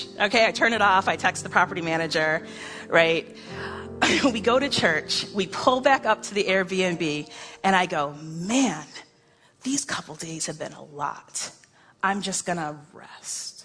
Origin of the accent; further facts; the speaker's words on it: New York, United States; I'm from New York, I'm expecting the person to get out of their car and to start yelling.